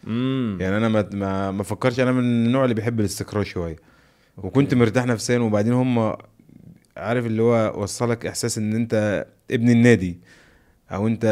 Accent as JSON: {"language": "Arabic", "town": "Mansoura", "region": "Dakahlia", "country": "Egypt", "said": "يعني صعب جدا ان واحد من بلدية المحلة وارياف وهو اساسا، وانا كمان من المنصورة"}